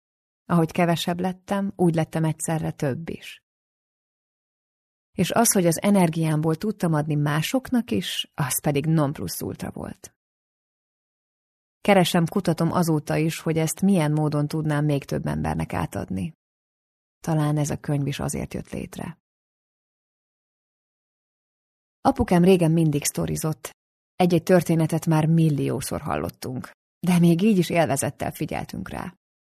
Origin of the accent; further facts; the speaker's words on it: Tolna, Hungary; főleg abban a kis faluban, Tolna megyében, ahol én felnőttem.